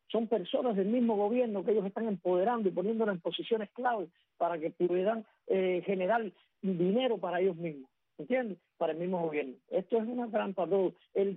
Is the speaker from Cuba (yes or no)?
yes; San Juan y Martínez, Pinar del Río, Cuba; siempre hablo del tabaco porque soy natural de San Juan y Martínez